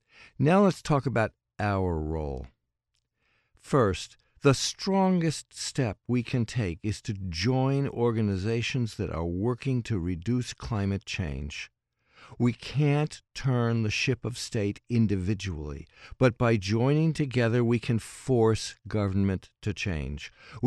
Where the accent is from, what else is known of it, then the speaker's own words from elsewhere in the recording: New York City, New York, United States; Growing up in New York City, I had to be a public transit user.